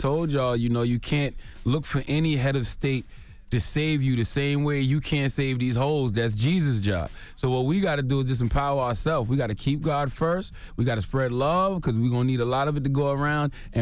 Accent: South Carolina, United States; I'm from South Carolina, so I get it a little bit more

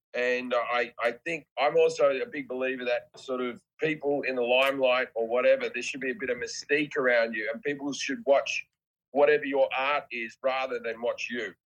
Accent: Australia; no, it's just, I'm just Australian.

